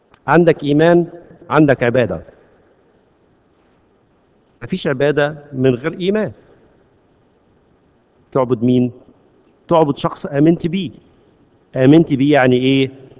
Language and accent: Arabic; Egypt; فلنا الفخر إن إحنا مصريين